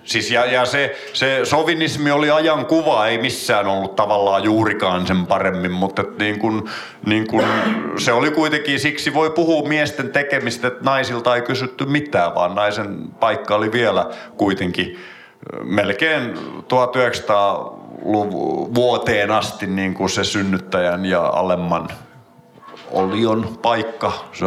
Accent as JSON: {"language": "Finnish", "town": "Turku", "region": "Southwest Finland", "country": "Finland", "tie": "born or raised there", "said": "Ja vain 300 vuotta sitten Turussa, kotikaupungissani."}